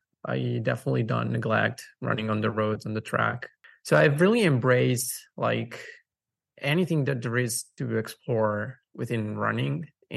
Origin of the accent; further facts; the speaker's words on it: Italy; I'm 31 years old. Yeah, I'm from Italy, but I feel like a citizen of the world. I'm a cosmopolitan.